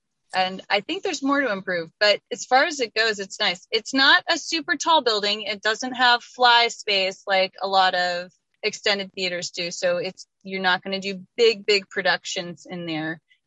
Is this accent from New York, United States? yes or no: no; Washington, District of Columbia, United States; moved away as an adult; I've had to learn how to live in a small community because I'm originally from Washington, D.C.